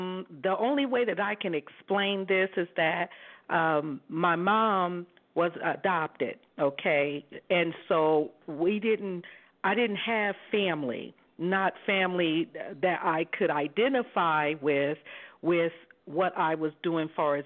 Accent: Columbus, Ohio, United States; born there; now in Las Vegas, United States; I was born in Columbus, Ohio. And where I live now is in Las Vegas.

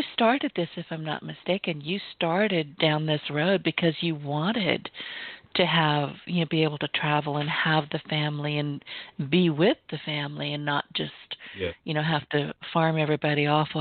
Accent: California, United States; I was born and raised in California. I know all about expense.

